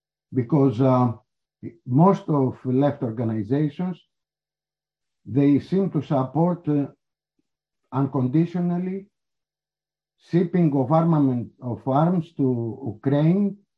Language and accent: English; Greece; from Greece.